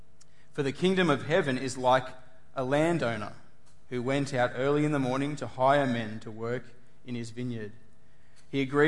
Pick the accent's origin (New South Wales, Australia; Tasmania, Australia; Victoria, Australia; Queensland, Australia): New South Wales, Australia; I'm from New South Wales, for those who don't know me.